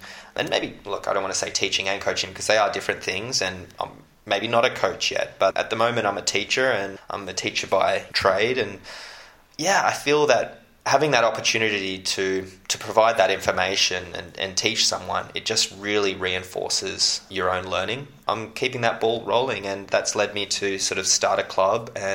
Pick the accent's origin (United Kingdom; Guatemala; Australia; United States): Australia; it's tough being an Australian judoka, but it's also made me the person that I am.